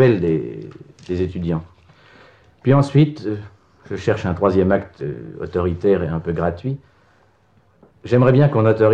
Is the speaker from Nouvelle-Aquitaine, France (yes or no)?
no; Auvergne-Rhône-Alpes, France; comme je suis savoyard, j'adore la montagne